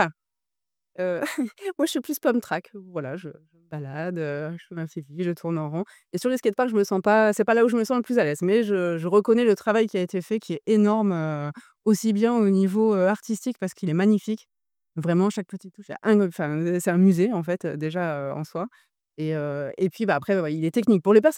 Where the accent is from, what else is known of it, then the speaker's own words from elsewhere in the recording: Normandy, France; now in Aiton, France; ça fait plus d'une dizaine d'années que je suis en Maurienne, puisque je suis à la base normande et que je viens du Sud.